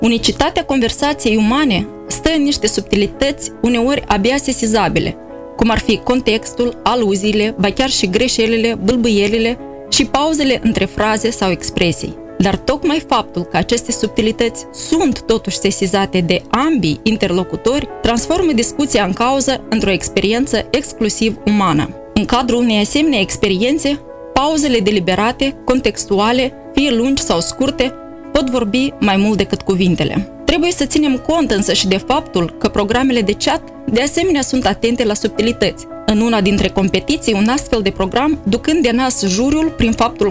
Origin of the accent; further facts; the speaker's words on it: Moldova; După ce am informat-o că sunt din Moldova